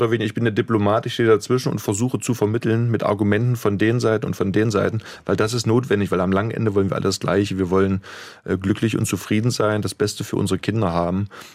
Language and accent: German; East Germany, Germany; Ich bin im Osten groß geworden, lebe aber auch schon lange Zeit im wiedervereinigten Deutschland beziehungsweise auch im Westen.